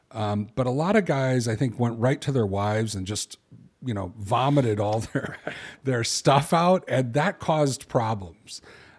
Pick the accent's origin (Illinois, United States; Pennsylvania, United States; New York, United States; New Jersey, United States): Illinois, United States; Chicago; I'm a guy from Chicago. You know, people get, people have beer at happy hour.